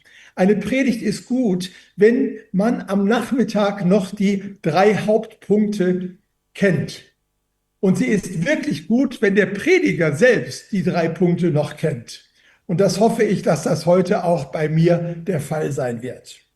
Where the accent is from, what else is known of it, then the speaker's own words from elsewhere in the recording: North Rhine-Westphalia, Germany; ich komme ja aus dem Ruhrgebiet